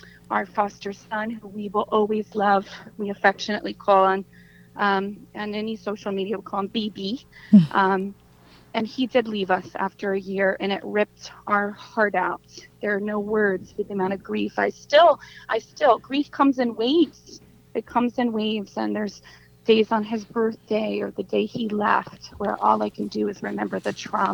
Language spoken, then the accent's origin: English; New Jersey, United States; accent: New Jersey; You hear me through my New Jersey accent.